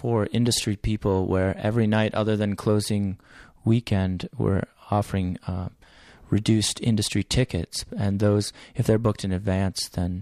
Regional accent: Iowa, United States; born there; Well, I was born in Northeast Iowa. And my on a dairy goat farm

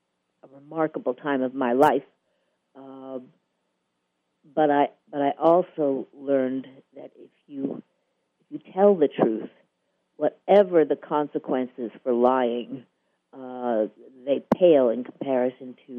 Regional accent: New York, United States; I'm originally from New York.

